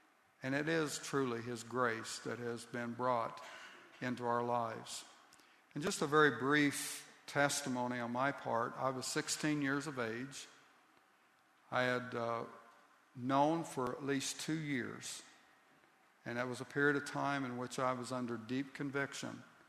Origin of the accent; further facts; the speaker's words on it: Ohio, United States; Now, I grew up in Southeast Ohio, and LaFon and I just went down there for a day or so to visit with her mother.